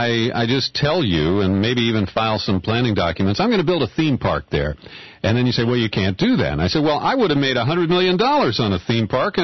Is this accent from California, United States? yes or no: yes; California, United States; Now, I'm a Californian, but I have a soft spot for the Willamette Valley.